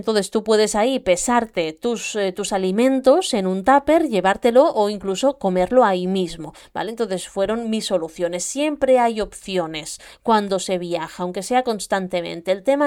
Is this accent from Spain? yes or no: yes; Catalonia, Spain; que como buena catalana he buscado las ofertas